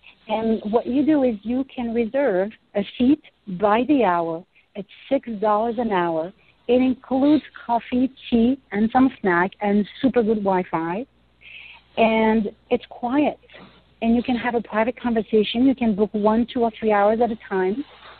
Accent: Paris, Île-de-France, France; English is a second language; moved away as an adult; also born or lived in Silicon Valley; now in New York, United States; But roughly, I was born and raised in Paris. I moved in 99 to Silicon Valley.

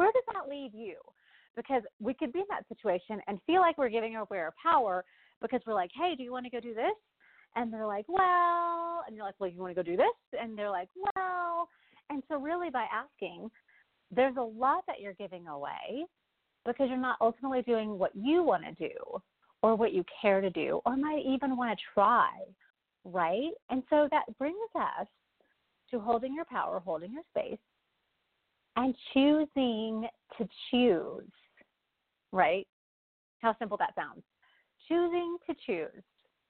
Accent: Houston, Texas, United States; Well, I'm from Houston, so I'm kind of partial myself.

